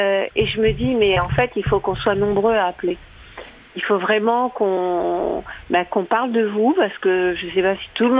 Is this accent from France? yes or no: yes; France; born there; Je suis née en France. De parents maghrébins qui ont donné leur vie pour la France